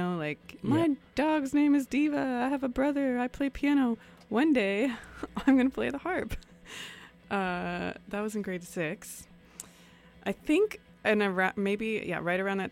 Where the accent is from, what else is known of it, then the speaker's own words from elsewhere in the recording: Chicago, Illinois, United States; also born or lived in Portland, Oregon; now in Vancouver, California, United States; I grew up I lived in Portland for half of my childhood and then lived in Chicago.